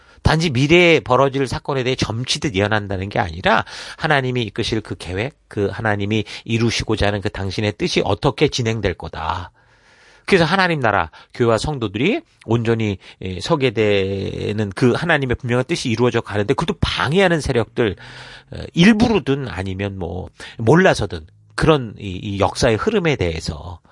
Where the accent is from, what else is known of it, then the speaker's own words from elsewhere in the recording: South Korea; 내가 한국 사람이라서 여기 교통법도 모르고 운전했다간 다 죽는 거예요.